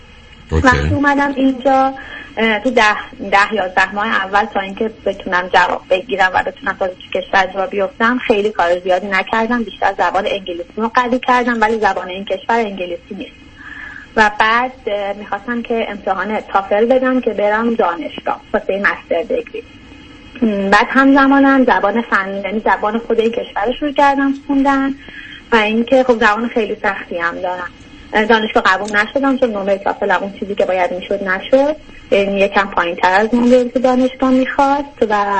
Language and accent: Persian; Iran; moved away; من 3 سال پیش کلا از ایران مهاجرت کردم.